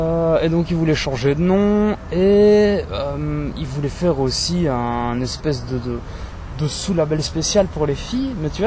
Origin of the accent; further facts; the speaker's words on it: Belgium; On est belges, quoi, tu vois.